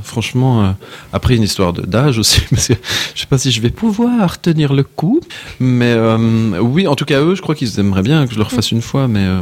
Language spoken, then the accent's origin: French; Ghlin, Wallonia, Belgium; moi, je suis de Glin, j'habite le vieux Glin.